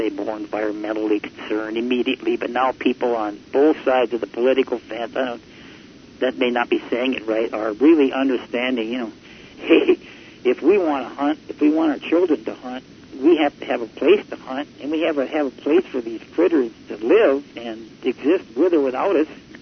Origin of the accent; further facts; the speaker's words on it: the South, United States; Man, I thought I come from the South.